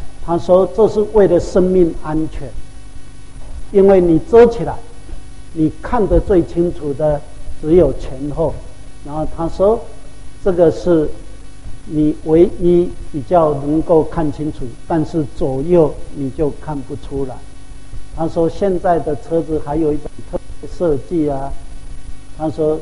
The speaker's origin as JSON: {"language": "Chinese", "country": "Taiwan"}